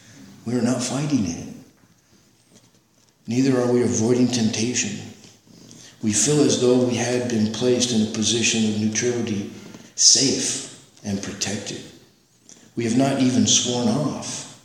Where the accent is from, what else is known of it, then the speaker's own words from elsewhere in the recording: Norwalk, California, United States; I'm a thug from Norwalk, you know.